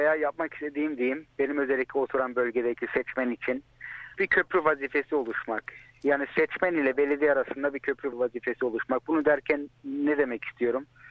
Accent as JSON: {"language": "Turkish", "town": "Melbourne", "region": "Victoria", "country": "Australia", "tie": "born or raised there", "said": "Melbourne doğumluyum. Evli ve 16 aylık bir oğlum var. Aynı zamanda bir çocuk babasıyım. Bütün hayatımı doğduğum günden beri Victoria'da, özellikle Hume bölgesinde geçirmiş biri olarak"}